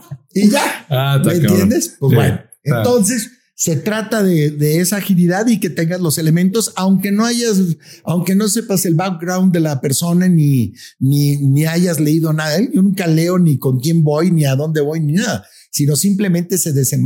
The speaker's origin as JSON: {"language": "Spanish", "town": "Guadalajara", "region": "Jalisco", "country": "Mexico", "tie": "born there", "said": "yo nací en Guadalajara."}